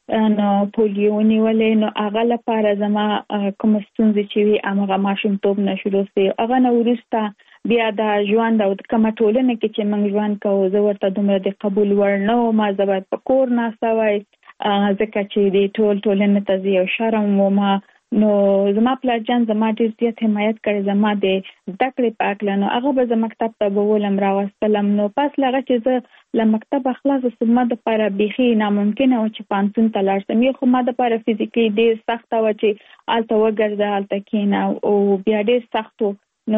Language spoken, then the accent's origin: Pashto; Kabul, Afghanistan; moved away as an adult; now in United States; زه افکورس د افغانستان یم. په افغانستان کې زیږېدلې لومړنۍ زده کړې مې په افغانستان په کابل کې ترسره کړې دي او وروسته له هغه د لکه من ټول چې یو مسافر شوم په امریکا کې اوس په ورجینیا ایالت کې ژوند کوم.